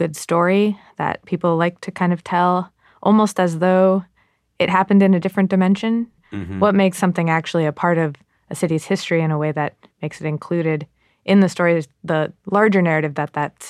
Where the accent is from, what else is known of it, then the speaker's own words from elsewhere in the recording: Massachusetts, United States; I grew up in Massachusetts